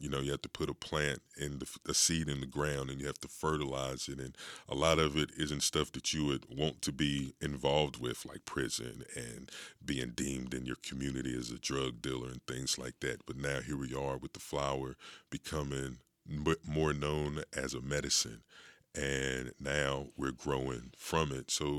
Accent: Virginia, United States; So growing up, like, it's always, I'm from Virginia.

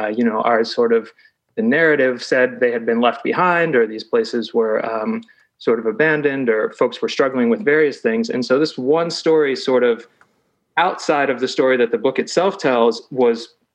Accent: Cincinnati, Ohio, United States; I'm not Appalachian. I grew up in Cincinnati, but my family does not come from Appalachia.

